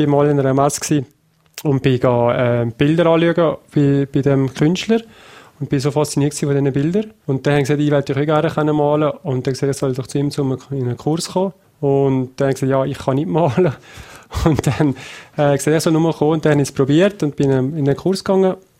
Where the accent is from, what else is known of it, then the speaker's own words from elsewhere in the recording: Notters, Valais, Switzerland; Also aufgewachsen bin ich in Notters. Der Bürgerort ist Eggerberg, aber aufgewachsen bin ich in Notters.